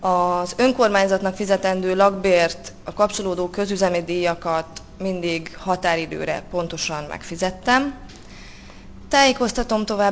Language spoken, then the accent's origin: Hungarian; Borsod-Abaúj-Zemplén, Hungary; now in Budapest, Hungary; én egy Borsod megyei lány vagyok, és a fővárosban a hosszú távú lakhatásom nem volt megoldott